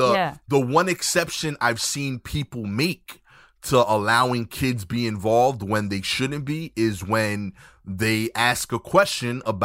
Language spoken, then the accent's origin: English; Brooklyn, New York, United States; But yeah, I grew up in Brooklyn, New York. I'm from East New York specifically. I went to school mostly in that area until high school.